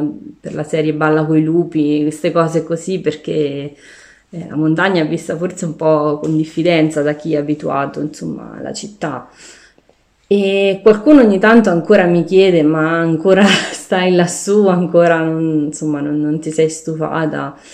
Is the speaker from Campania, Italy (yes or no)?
no; Macerata, Marche, Italy; now in Fiastra, Italy; Allora, io sono nata a Macerata, cresciuta a Macerata, poi a un certo punto della mia vita ho lasciato il lavoro che avevo sempre a Macerata e mi sono trasferita qui a Fiastra.